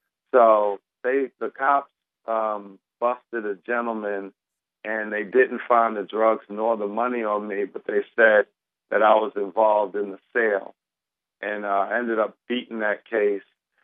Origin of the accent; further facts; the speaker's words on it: Queens, New York, United States; I grew up in Queens, New York, a very nice community with manicured lawns. It was the area where … the hip-hop artist group, came from. And this is an area called Cambria Heights, Queens.